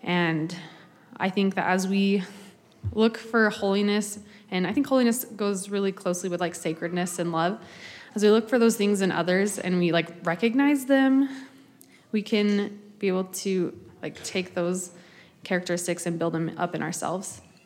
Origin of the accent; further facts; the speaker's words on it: St. George, Utah, United States; And he's from Linden. I'm from St. George.